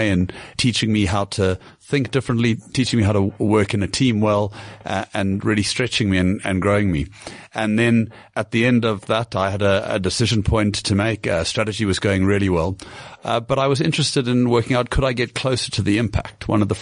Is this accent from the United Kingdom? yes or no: no; Cape Town, Western Cape, South Africa; Yeah, well, I grew up in Cape Town, studied at UCT